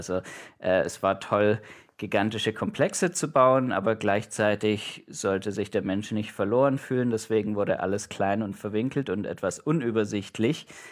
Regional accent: Ulm, Baden-Württemberg, Germany; Ich bin in Ulm aufgewachsen

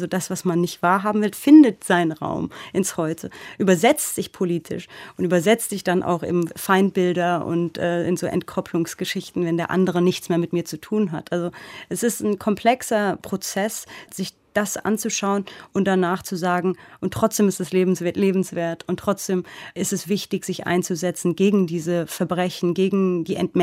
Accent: Germany; born or raised there

